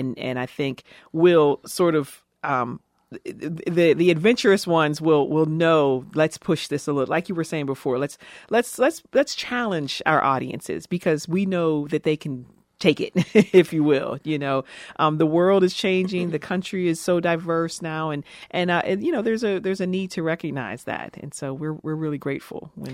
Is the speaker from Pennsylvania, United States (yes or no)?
yes; Pittsburgh, Pennsylvania, United States; I grew up in Pittsburgh, which we claim we're still on the East Coast, but we're practically the Midwest.